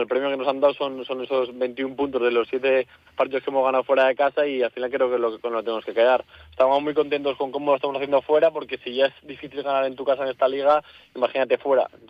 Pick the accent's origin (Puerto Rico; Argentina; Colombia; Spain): Spain; Madrid, Community of Madrid; Pues la verdad que siendo madrileño